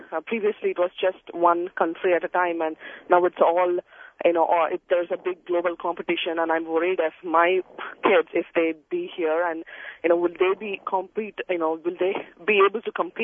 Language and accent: English; India; English is a second language; moved away as an adult; Like, I'm from India, so I know how the education system is there.